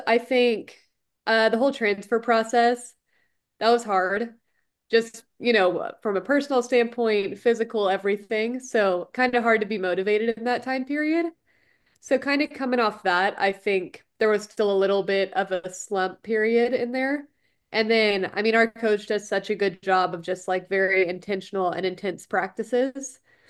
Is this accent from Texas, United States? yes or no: yes; Richardson, Texas, United States; I grew up since I was born in Richardson, Texas, just north of Dallas